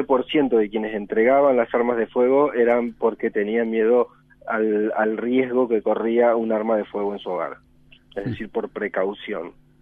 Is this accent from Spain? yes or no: no; Argentina; uno de los resultados que más nos enorgullecen como argentinos